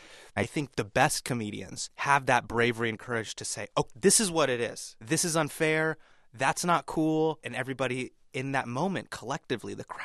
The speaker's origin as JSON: {"language": "English", "country": "United States", "tie": "born or raised there", "said": "You know, growing up in the States, there's this part of me that's like, man, I'm Indian."}